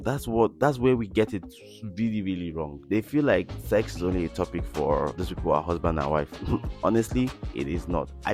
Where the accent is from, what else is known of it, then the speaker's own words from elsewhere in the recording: Nigeria; because I'm a Nigerian, so in my setting, most Nigerian parents don't talk to their kids about sex.